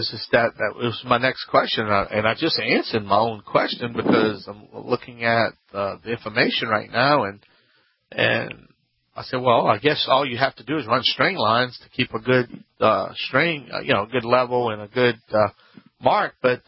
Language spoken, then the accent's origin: English; Louisiana, United States